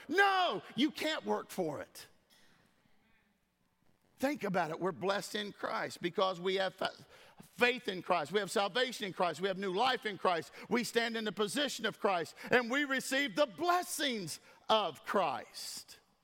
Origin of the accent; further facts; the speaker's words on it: United States; born there; I didn't ask to be born in America. I'm glad I was born in America.